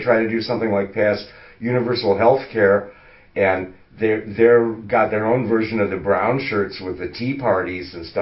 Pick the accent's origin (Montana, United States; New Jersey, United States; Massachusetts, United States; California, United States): California, United States; I'm from Northern California, so that's a different world up there, too.